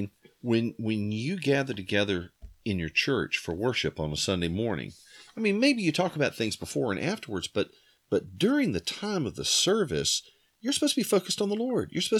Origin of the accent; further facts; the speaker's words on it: the South, United States; I grew up in the South, and we just had this kind of article of belief that people from up north are kind of rude and pushy